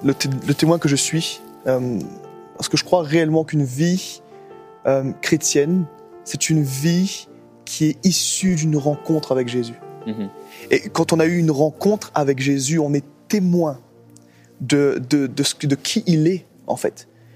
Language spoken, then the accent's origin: French; Réunion; C'est ça, je viens de l'île de la Réunion. J'ai 28 ans.